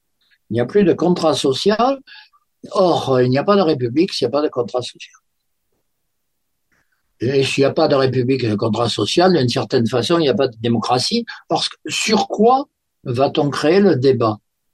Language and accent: French; Marseille, Provence-Alpes-Côte d'Azur, France; je suis Marseillais. Ça, c'est pour moi fondamental. Et que donc, en tant que provençal